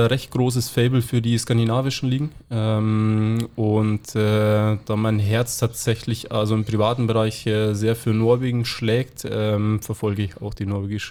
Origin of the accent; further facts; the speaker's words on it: Bavaria, Germany; born there; Aus gebürtiger Bayer definitiv Fiege.